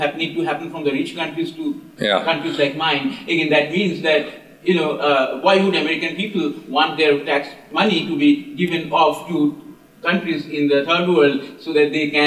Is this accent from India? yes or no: yes; India; I'm from India. You know, we are building a large number of power plants right now using coal because that is cheap to build.